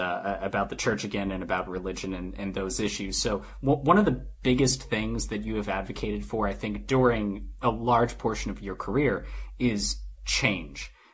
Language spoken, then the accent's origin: English; New Jersey, United States; also born or lived in New York City, United States; being born in the very early 1990s, growing up in New Jersey, and then going to college in New York City.